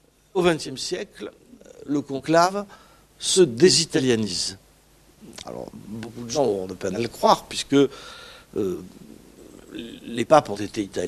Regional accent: France; que je vous livre en tant que Français

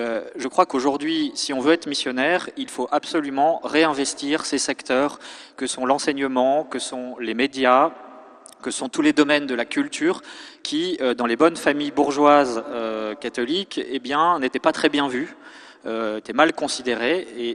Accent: France; on est français, qu'on le veuille ou non. Et donc moi j'aime mon pays.

